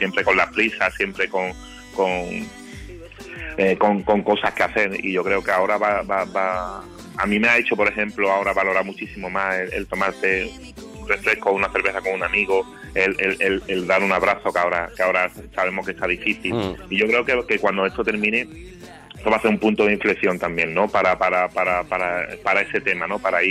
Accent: Spain; Mira, yo creo que hoy como muchísimos españoles

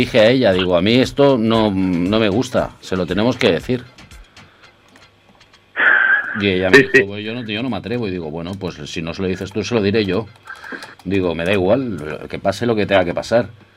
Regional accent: Cornellà de Llobregat, Catalonia, Spain; yo soy de Cornellá.

